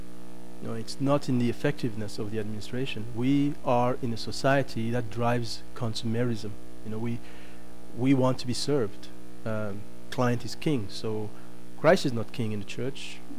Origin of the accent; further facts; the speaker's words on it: Canada; I'm from Canada.